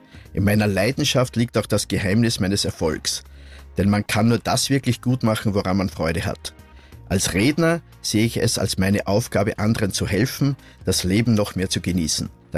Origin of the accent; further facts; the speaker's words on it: Leonding, Upper Austria, Austria; Oh, das gibt's bei uns im Ort. Ich komme aus Leonding.